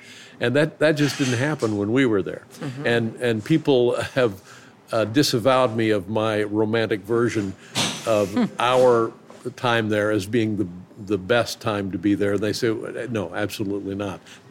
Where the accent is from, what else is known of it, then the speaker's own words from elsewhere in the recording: Indianapolis, Indiana, United States; also born or lived in Los Angeles; I can remember being in Los Angeles and being stunned by it because I came from Indianapolis.